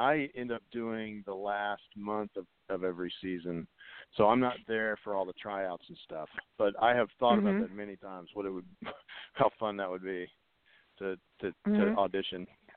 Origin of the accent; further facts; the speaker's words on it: San Antonio, Texas, United States; Oh, yeah. I grew up in San Antonio.